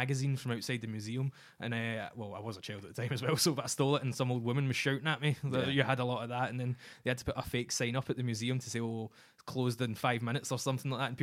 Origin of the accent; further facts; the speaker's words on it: Paisley, Scotland, United Kingdom; also born or lived in Australia; I lived in Australia for a bit. I lived down south and always made sure people knew I was from Paisley. People, oh, you're from Glasgow? I'm like, no, I'm from Paisley, mate.